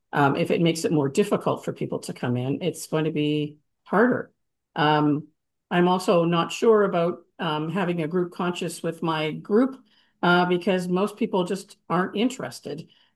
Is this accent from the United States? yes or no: no; Canada; I'm Canadian